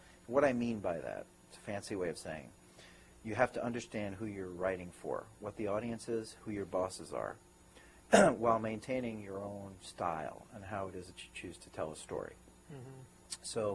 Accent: Brooklyn, New York, United States; Came back to New York. I'm from Brooklyn. I am born and bred

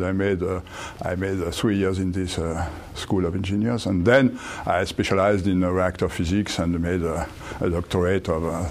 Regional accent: Dijon, Bourgogne-Franche-Comté, France; I was born in Dijon, which is, as you know, the capital of Burgundy. And I was raised in Dijon, but I made most of my studies in Paris, in fact, after that.

